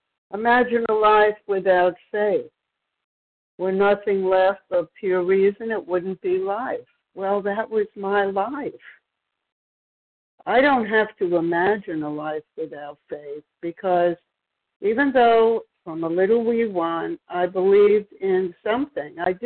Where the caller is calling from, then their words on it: Maryland, United States; from Maryland.